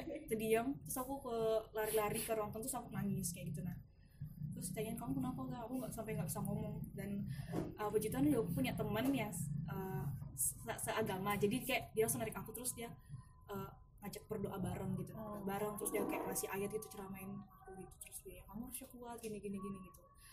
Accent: Samarinda, East Kalimantan, Indonesia; namanya kita anak Samarinda kan

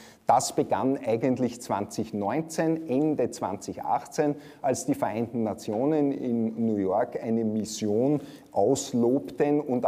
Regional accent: Austria; Als Österreicher über den Nahen Osten zu sprechen, ist an sich sehr gefahrlos.

